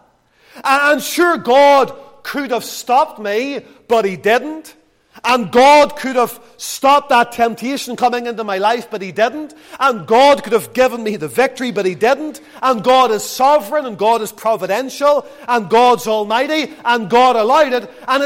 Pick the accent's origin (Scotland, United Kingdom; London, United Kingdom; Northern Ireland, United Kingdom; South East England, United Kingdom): Northern Ireland, United Kingdom; Lisburn; where I grew up in Lisburn